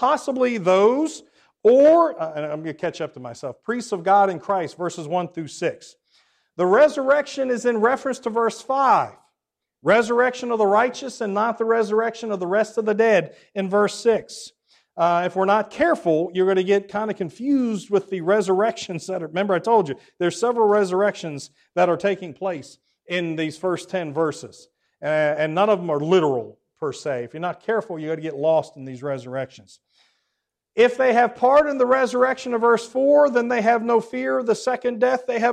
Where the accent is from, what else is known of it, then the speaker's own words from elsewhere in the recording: England, United Kingdom; I am an English person, so sometimes I have to remind myself of that.